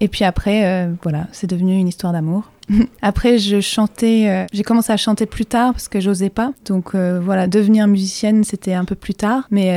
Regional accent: France; moi j'ai grandi en France.

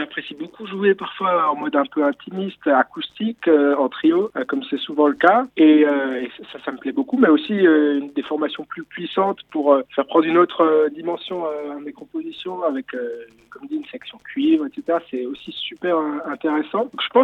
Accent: Grand Est, France; Et il faut savoir qu'on vient tous d'Alsace

